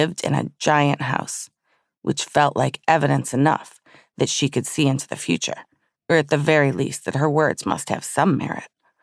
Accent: Southfield, Michigan, United States; My fascination goes way back to when I was a child growing up in Southfield, Michigan.

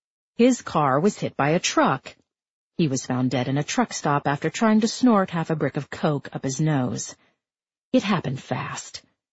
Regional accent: Athens, Georgia, United States; I'm from Athens, Georgia.

